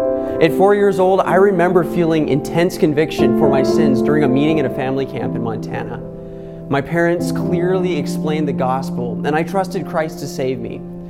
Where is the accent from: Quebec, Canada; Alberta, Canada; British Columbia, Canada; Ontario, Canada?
Alberta, Canada; I am a missionary church planter heading up to my home country of Canada. I'm going to the province of Alberta.